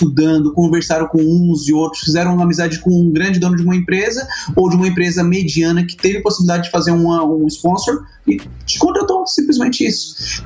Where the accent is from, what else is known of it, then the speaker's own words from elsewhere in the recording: Brazil; moved away as an adult; Eu vim do Brasil sabendo muito de inglês, como eu trabalhava com TI